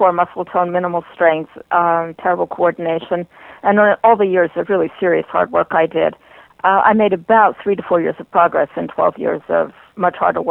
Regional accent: New York, United States; also born or lived in Southern California; No, I grew up in New York.

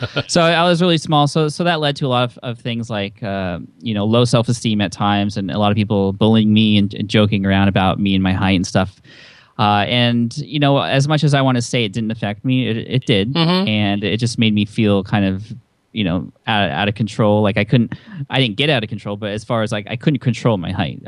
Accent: San Diego, California, United States; also born or lived in Connecticut; I was born on the East Coast in Connecticut, actually. A lot of people don't know that. But I came to San Diego when I was about six and was there until I went to college and came back after college.

